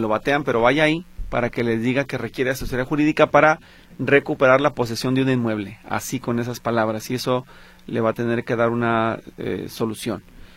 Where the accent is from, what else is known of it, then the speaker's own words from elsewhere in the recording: Guadalajara, Jalisco, Mexico; y es que soy de Guadalajara